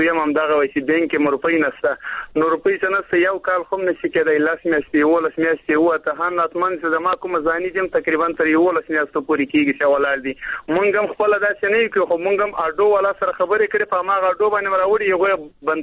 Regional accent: Afghanistan; now in Pakistan; دا چې چل سي په پاکستان کې موږ مېشت افغانان یو د مهاجرت ځوان تیرو د سولر او د شمسي توانایي کاروبار کوو.

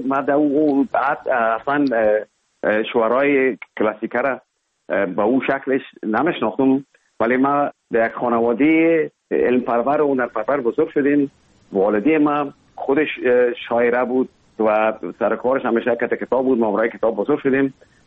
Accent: Kabul, Afghanistan; born there; اصلا زادگاه من کابل است ولی همونطور که گفتم زیاد ما در ولایت هم بودیم

